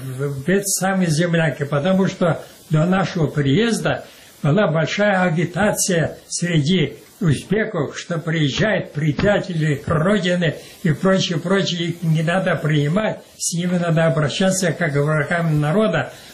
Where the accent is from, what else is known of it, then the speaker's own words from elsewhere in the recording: Crimea, Ukraine; когда узнали, что я крымский татарин офицер